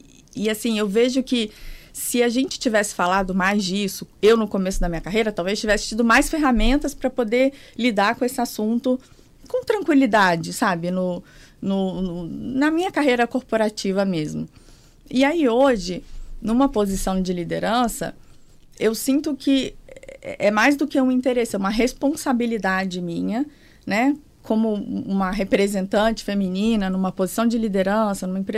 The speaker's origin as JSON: {"language": "Portuguese", "town": "Leopoldina", "region": "Minas Gerais", "country": "Brazil", "tie": "born or raised there", "moved": "as an adult", "said": "eu começo por Leopoldina, que é onde eu nasci, que é uma cidade pequenininha do interior de Minas. Morei lá até os meus 18 anos e saí de Minas para estudar e enfim, para trabalhar."}